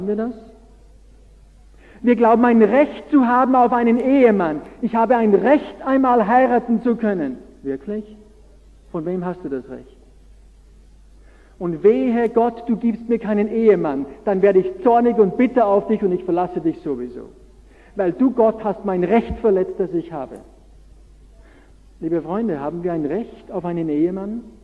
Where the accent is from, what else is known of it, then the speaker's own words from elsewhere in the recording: Austria; Ich komme ja auch aus Österreich.